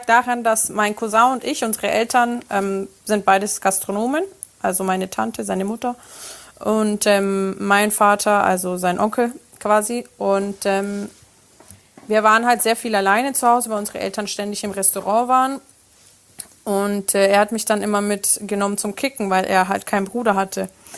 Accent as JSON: {"language": "German", "country": "Germany", "tie": "born or raised there", "said": "Also mein Papa ist aus Rom, meine Mama aus Sardinien. Ich bin aber in Deutschland groß geworden"}